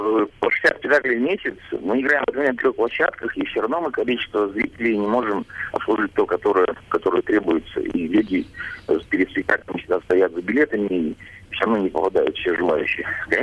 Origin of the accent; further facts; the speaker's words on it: Perm, Perm Krai, Russia; через две недели у меня такая тоска по Перми. Поэтому я пермяк